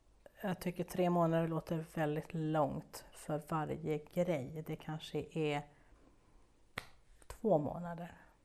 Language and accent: Swedish; Stockholm County, Sweden; eftersom jag kommer då från Stockholms skärgård